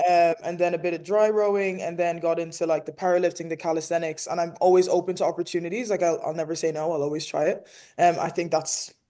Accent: Enniscorthy, Leinster, Ireland; because I'm from Enniscorthy in Wexford, which is even smaller.

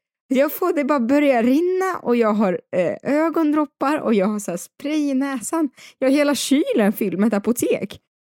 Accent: Dalarna County, Sweden; now in Stockholm, Sweden; för att jag kommer också från Dalarna där man har... Du vet, man ändå så här, går man på gatan så säger man hej, hej.

